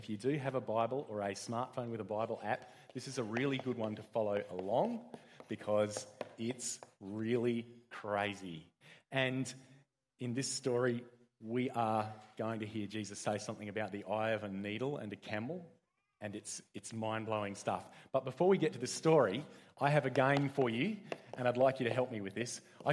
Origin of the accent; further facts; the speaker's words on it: South Australia, Australia; I'm from South Australia. We catch them.